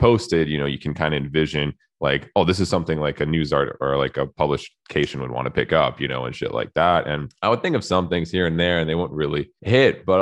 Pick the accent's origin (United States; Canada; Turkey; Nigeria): Canada; Yeah, like I'm Canadian, as you can probably tell. Like I'm super AAA and like, you know, I'm not like usual European, but my family is all Euro, so like, and Slavic.